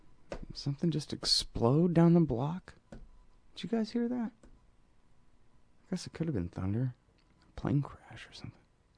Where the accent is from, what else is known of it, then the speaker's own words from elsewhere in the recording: Texas, United States; I'm from Texas.